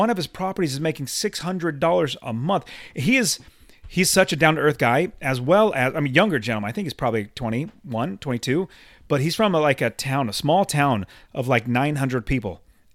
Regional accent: West Coast, United States; I'm from the West Coast, so sorry if I butcher in it, but I believe it's Massachusetts.

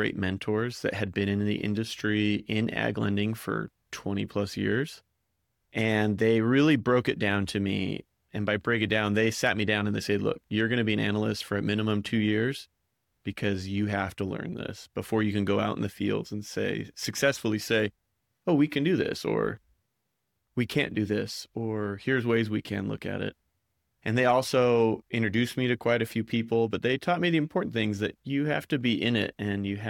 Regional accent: Gilbert, Arizona, United States; Yeah, so actually I grew up here in Gilbert when it was all farms. That's my claim to fame. And I went to Gilbert High

